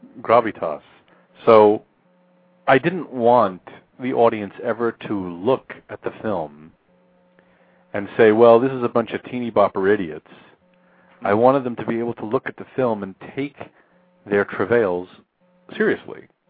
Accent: Queens, New York, United States; The crummy, semi-attached row house that I grew up in Queens.

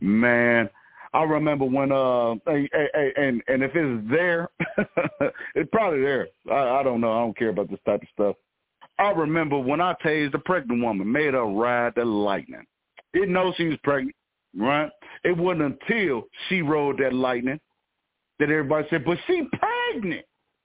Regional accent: Chicago, Illinois, United States; And I'm from Chicago originally.

